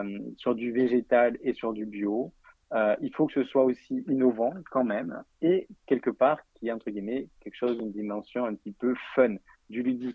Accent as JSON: {"language": "French", "town": "Alès", "region": "Occitanie", "country": "France", "also_born_or_lived": "Paris region", "said": "moi, je suis originaire d'Alès, donc déjà, c'est pour une question absolument personnelle de se rapprocher de la famille et des amis sur place."}